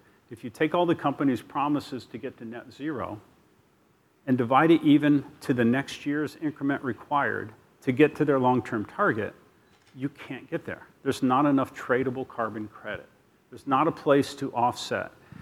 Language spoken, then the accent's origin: English; Ohio, United States; Lake States, again, since I grew up in Ohio, I'm not allowed to, at this point in the year, recognize the existence of that state that begins with an M.